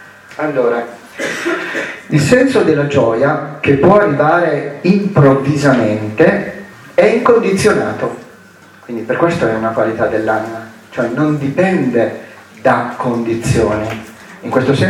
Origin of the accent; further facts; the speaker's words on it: Milan, Lombardy, Italy; io vengo da Milano